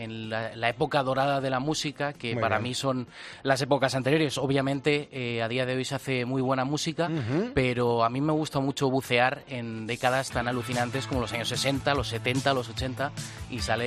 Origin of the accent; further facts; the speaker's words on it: Valencia, Valencian Community, Spain; música de Valencia. Esta canción se pinchaba mucho durante los años 80 y claro, esta canción dejó su impronta en mi tierra, en mi ciudad.